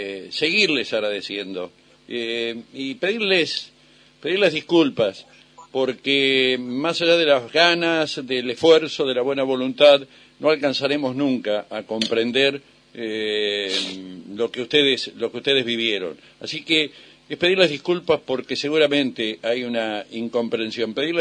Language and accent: Spanish; Argentina; somos todos los argentinos los que sentimos